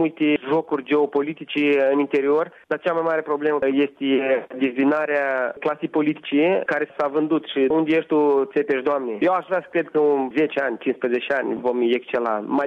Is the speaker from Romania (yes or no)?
no; Gagauzia, Moldova; Romanian is a second language; sunt găgăuz, jet de jet. Am învățat română la școală, așa cum dumneavoastră învățați engleză.